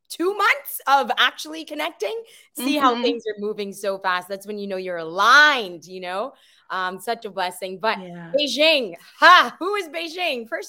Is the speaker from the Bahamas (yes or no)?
yes; Bahamas; I'm not Chinese. I'm from the beautiful island nation of the Bahamas, located in the Caribbean.